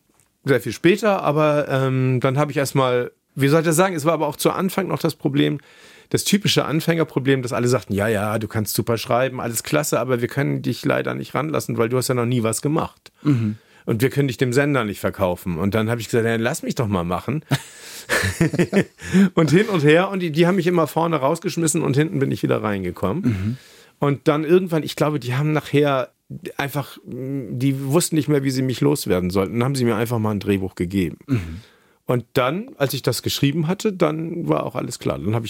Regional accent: Kiel, Schleswig-Holstein, Germany; now in Hamburg, Germany; Erstmal, ich bin in Kiel aufgewachsen, ich liebe Norddeutschland

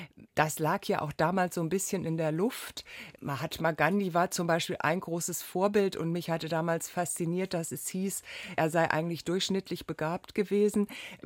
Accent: Göttingen, Lower Saxony, Germany; born there; Ich bin ja in Göttingen geboren und dort in der evangelischen Jugendarbeit gewesen.

